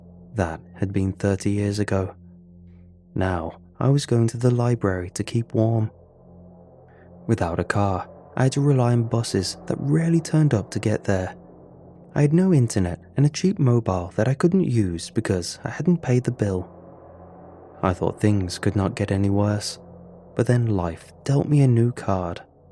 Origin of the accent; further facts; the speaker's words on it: United States; now in Scotland, United Kingdom; Growing up in America, living on the upper floors of an apartment block was an aspiration. Here in Scotland